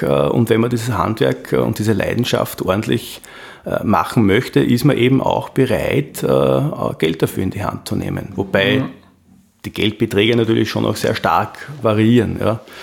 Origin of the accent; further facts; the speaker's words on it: Austria; Naja, bei uns in Österreich ist das Jagen an den Grund und Boden.